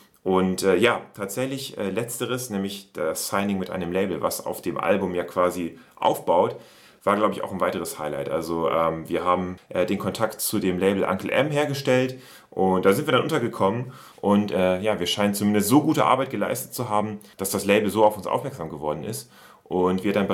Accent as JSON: {"language": "German", "town": "Oldenburg", "region": "Lower Saxony", "country": "Germany", "tie": "born or raised there", "said": "bei uns in Oldenburg, in der Heimatstadt."}